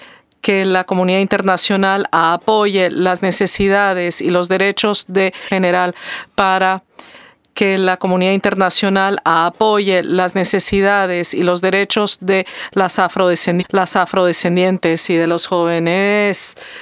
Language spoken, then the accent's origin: Spanish; Portugal; Spanish is a second language; yo soy portuguesa